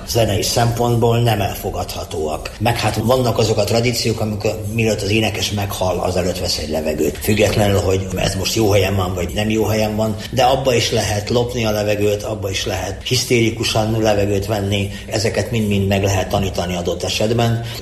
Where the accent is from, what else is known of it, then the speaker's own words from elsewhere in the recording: Székely Land, Romania; mennyire székely vagyok, mennyire kanok vagyok, és mennyire hazafi vagyok